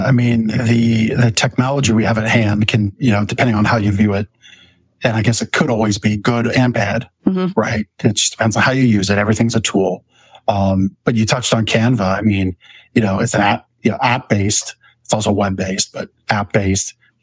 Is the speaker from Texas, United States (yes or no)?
no; Reamstown, Pennsylvania, United States; now in Sinking Spring, United States; When I moved here from Canada, I was a Lancaster County kid. So that's my connection. North Lancaster, Reamstown to be exact.